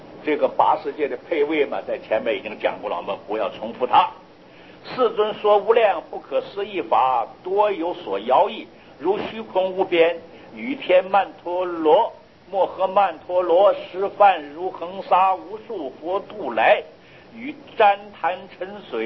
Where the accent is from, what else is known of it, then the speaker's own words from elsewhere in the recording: Taiwan; 我们台湾话不知道怎么讲，外省话跟台湾话这花就不是一样说法